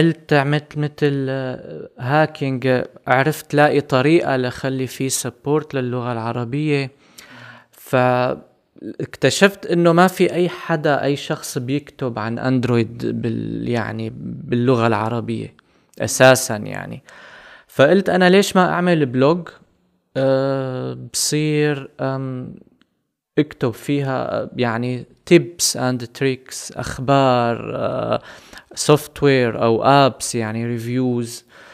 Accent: Syria; also born or lived in Egypt; now in Germany; بسبب ظروف مغادرة سوريا والسفر طلعت من سوريا، عشت فترة بمصر بعدين جيت على ألمانيا.

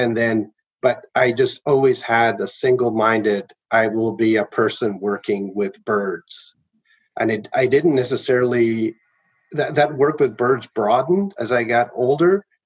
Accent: Toronto, Ontario, Canada; moved away as an adult; also born or lived in Chile; now in United States; I was born in Chile and I grew up in Toronto. So I moved there when I was a kid. So, you know, little kid.

